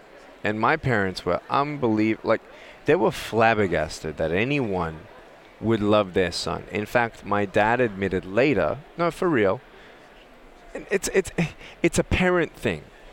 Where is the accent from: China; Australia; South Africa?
Australia; moved away as an adult; now in Los Angeles, United States; just like I moved from Australia to LA 10 years ago.